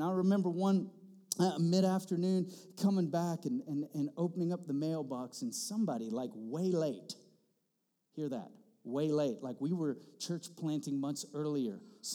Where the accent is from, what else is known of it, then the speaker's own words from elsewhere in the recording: United States; As a husband, as a father, as an American, I find myself sometimes consumed with next March and March 2025 bread.